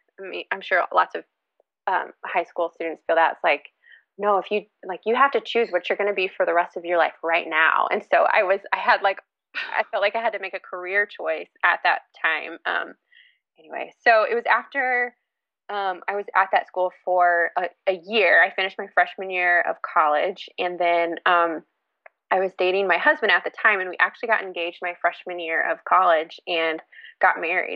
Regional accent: Lawrence, Kansas, United States; So I grew up in Lawrence, Kansas, which is a college town in the middle of the United States.

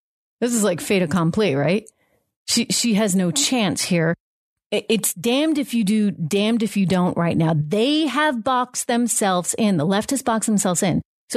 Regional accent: New Hampshire, United States; in my home state of New Hampshire

